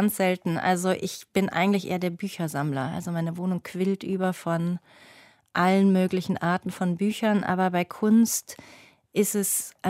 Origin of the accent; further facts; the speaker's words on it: Berlin, Germany; meine Verbundenheit mit Berlin und mit Berlin als meiner Heimat